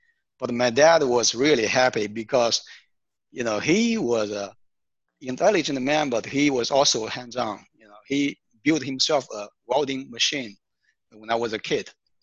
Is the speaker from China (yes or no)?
yes; China; now in United States; I grew up actually not in the U.S. I grew up in China.